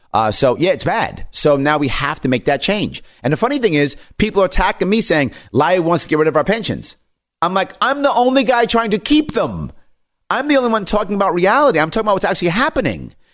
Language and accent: English; New York, United States; I'm born and raised in New York State. My family and friends are in New York State. I love my state.